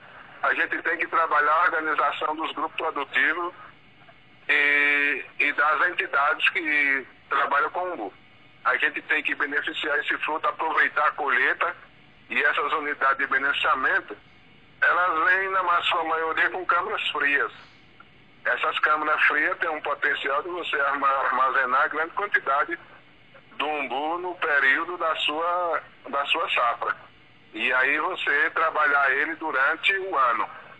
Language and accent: Portuguese; Capim Grosso, Bahia, Brazil; Eu sou de Capim Grosso, estou aqui com a barraca aqui também.